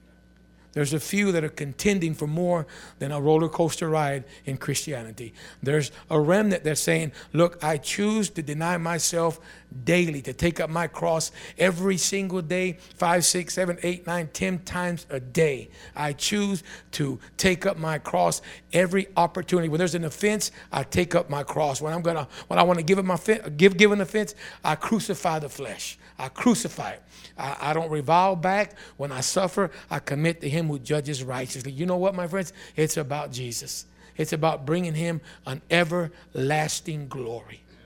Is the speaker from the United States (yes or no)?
no; Mexico; English is a second language; I'm a Mexican from Mexico that don't know English.